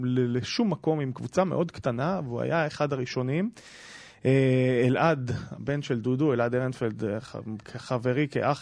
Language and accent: Hebrew; Jerusalem, Jerusalem District, Israel; גדלתי ברוב היהודי בירושלים.